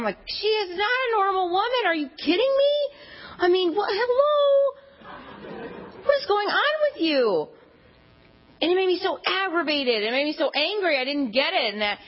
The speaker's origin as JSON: {"language": "English", "region": "Louisiana", "country": "United States", "tie": "born or raised there", "said": "Because when I was a child, I grew up in South Louisiana, where everybody's Catholic except for us. Okay, we were the only Southern Baptists"}